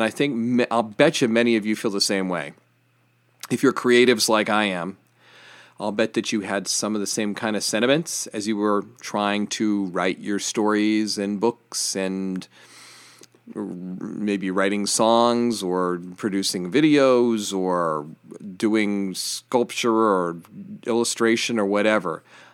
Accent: Johnstown, Pennsylvania, United States; He was originally from my hometown of Johnstown, PA, which is where I currently reside.

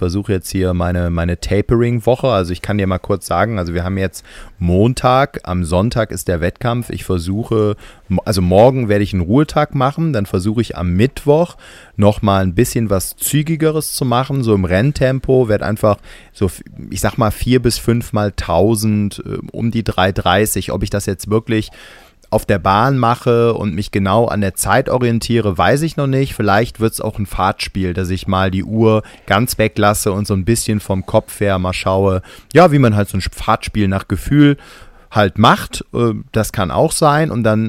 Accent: Gummersbach, North Rhine-Westphalia, Germany; nochmal hier zurück in meiner Heimat, wo ich gerade sitze, Gummersbach.

